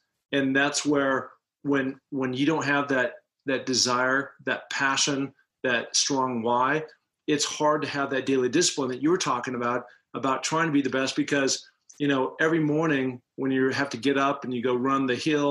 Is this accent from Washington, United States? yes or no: yes; Seattle, Washington, United States; You know, you growing up in Idaho, myself in Seattle, Washington, and especially back in those times, early 80s